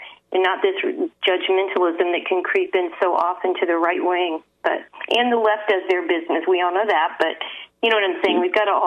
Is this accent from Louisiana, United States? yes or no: yes; New Orleans, Louisiana, United States; I grew up down in New Orleans, and they were doing a lot of funky stuff down there in that era.